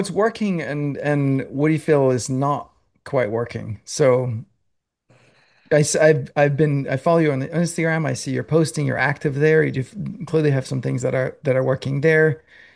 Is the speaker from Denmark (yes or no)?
yes; Denmark; I'm from Denmark